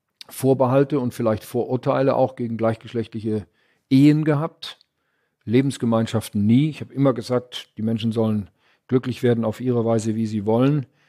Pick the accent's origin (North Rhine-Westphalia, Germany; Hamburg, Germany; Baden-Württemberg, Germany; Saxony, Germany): North Rhine-Westphalia, Germany; Arnsberg; Das ist ein langjähriger Freund in meiner Heimatstadt Arnsberg.